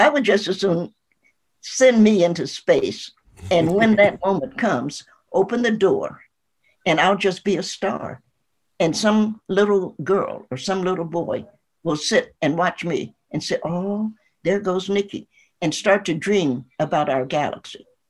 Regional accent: Ohio, United States; also born or lived in Tennessee; I'm an Ohioan, I grew up in Ohio. I was born in Tennessee

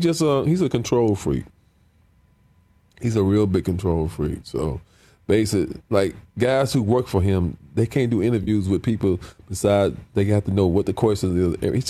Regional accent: Cleveland, Ohio, United States; They from Cleveland. I'm from Cleveland.

